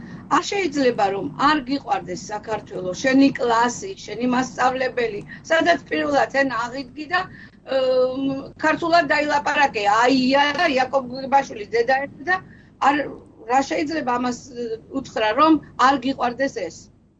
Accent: Surami, Shida Kartli, Georgia; also born or lived in Kalagori; მე დავიბადე საქართველოში, ქალაგორში, გავიზარდე სურამში, დიდი ხელოვანი მომღერალი

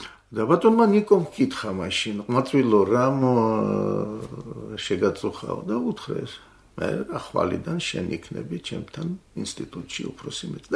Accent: Abkhazia, Georgia; now in Tbilisi, Georgia; დიახი, დავიბადე იქ, სკოლა იქ

